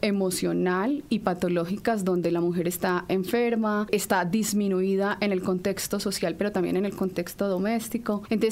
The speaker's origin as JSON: {"language": "Spanish", "town": "Pereira", "region": "Risaralda", "country": "Colombia", "said": "la fundación de mi ciudad de origen, que es Pereira"}